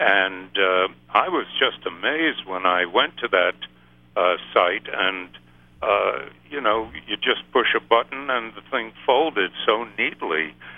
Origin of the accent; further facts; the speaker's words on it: Savannah, Georgia, United States; born there; also born or lived in Europe; I was born in Savannah, Georgia, and traveled and lived in a small village in Europe as a child, and then came back to the United States